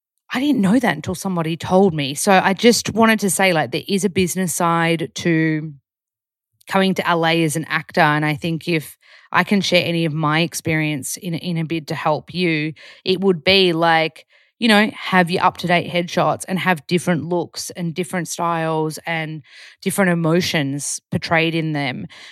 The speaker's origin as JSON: {"language": "English", "country": "Australia", "accent": "Aussie", "said": "I'm not putting on a dialect like I'm in my natural Aussie accent"}